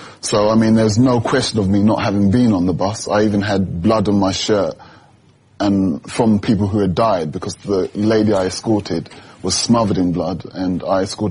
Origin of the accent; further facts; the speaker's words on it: London, United Kingdom; I'm a Londoner, so I wanted everyone to be safer.